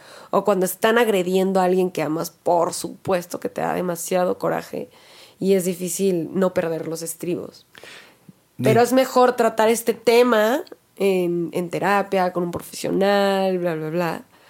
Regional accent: Cali, Valle del Cauca, Colombia; soy de Cali, Colombia.

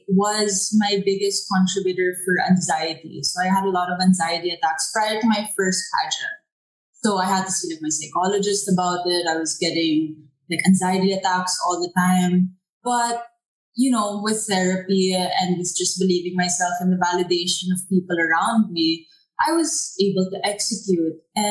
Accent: United States; But I grew up in the States on a ranch, like just little China doll riding horses.

